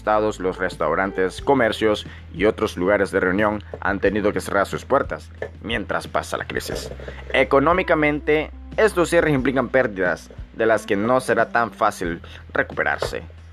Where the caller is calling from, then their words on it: Managua, Nicaragua; no solamente en mi país, desde Managua, Nicaragua.